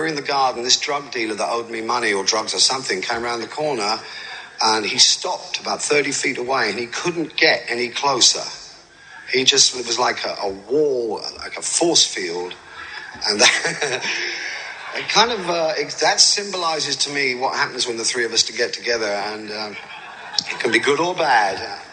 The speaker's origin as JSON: {"language": "English", "town": "Glasgow", "region": "Scotland", "country": "United Kingdom", "said": "I come from Glasgow in Scotland, and it doesn't seem so far away now"}